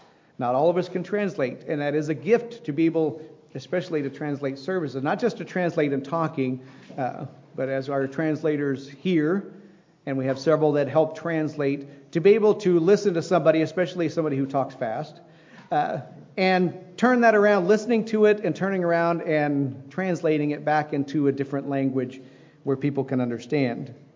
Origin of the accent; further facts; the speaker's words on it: Midwest, United States; now in California, United States; I grew up in the Midwest. I was different even from my brothers and sisters. So when I came to California, it was fit right in.